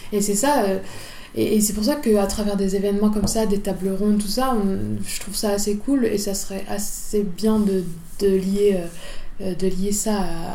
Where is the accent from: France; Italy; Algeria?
France; Hauts-de-France; Du coup, moi à la base je suis du Nord